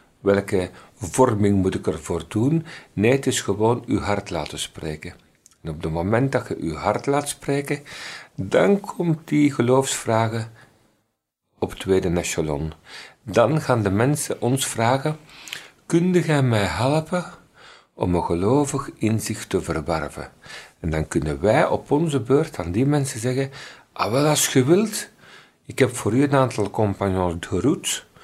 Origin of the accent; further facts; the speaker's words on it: Meerbeek, Flemish Brabant, Belgium; also born or lived in Leuven; Ja, ik ben in feite geboren in Leuven. Mijn jeugd doorgebracht in Meerbeek, in vogelvlucht op 5 kilometer van Egenhoven.